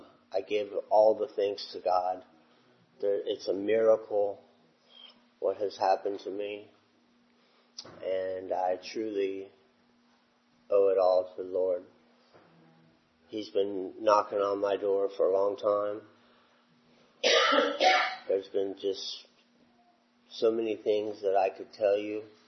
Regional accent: Cape Canaveral, Florida, United States; I live in Florida, and I'm from Cape Canaveral.

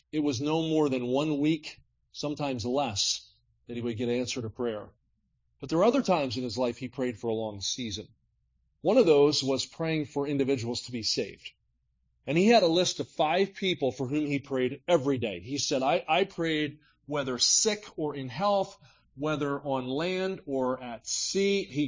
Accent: New Jersey, United States; We were growing up in South Jersey. Philadelphia was 20 minutes away, and so we had a lot of Italian influence in our area.

